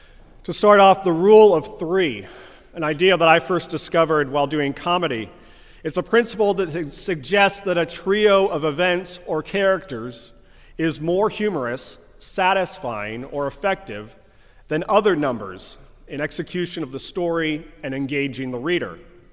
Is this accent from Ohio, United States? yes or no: yes; Ohio, United States; But growing up in Northeast Ohio, the picture that jumps out to me is that of a tornado.